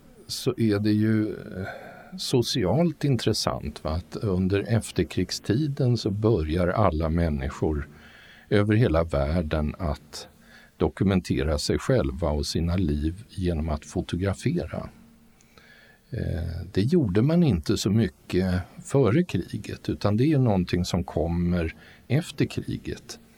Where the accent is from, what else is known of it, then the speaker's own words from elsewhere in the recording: Sweden; För mig som rikssvensk då, född på 50-talet, så är ju andra världskriget långt borta